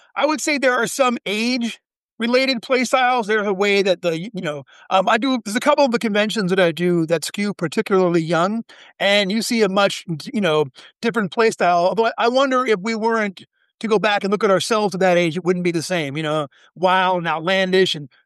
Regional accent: New York, United States; also born or lived in Georgia; I was actually born in New York, and I lived, I grew up on Long Island. And then my family, we moved around a lot until my family settled in Georgia.

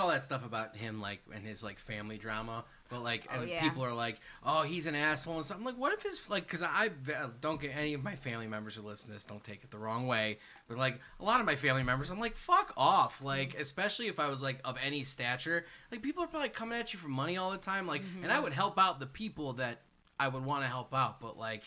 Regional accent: Midwest, United States; I'm from the Midwest.

